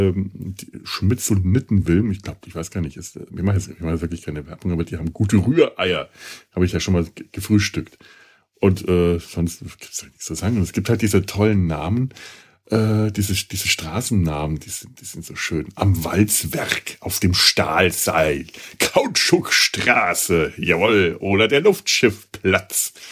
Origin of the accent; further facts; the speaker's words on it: Cologne, North Rhine-Westphalia, Germany; Ich bin ein Kölner Gorilla